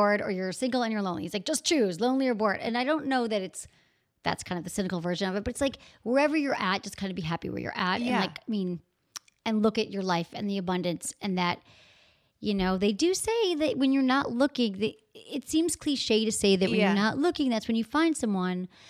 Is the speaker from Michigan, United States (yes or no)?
yes; Michigan, United States; Like where I grew up in Michigan, like everybody was definitely married by 30.